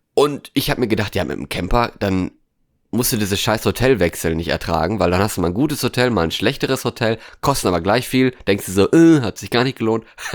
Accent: Norway; denn ich war im Urlaub in Norwegen, in meiner alten Heimat

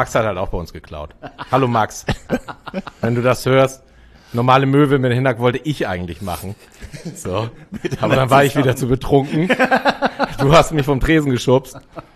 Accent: Rendsburg, Schleswig-Holstein, Germany; Ich bin in Rendsburg groß geworden, ja.

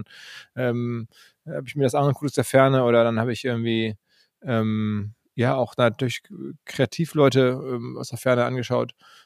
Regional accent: Essen, North Rhine-Westphalia, Germany; now in Hamburg, Germany; ich komme aus Essen

